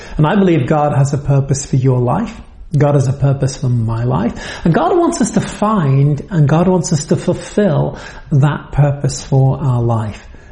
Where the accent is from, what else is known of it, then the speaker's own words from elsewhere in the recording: United Kingdom; now in Massachusetts, United States; I am a Brit, live in Massachusetts, now in the US